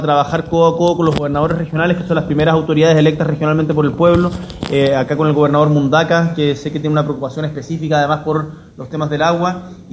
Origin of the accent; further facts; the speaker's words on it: Magallanes and Chilean Antarctica, Chile; yo soy de Magallanes, del sur de Chile, y desde que era chico escuchaba a los políticos hablar de descentralización.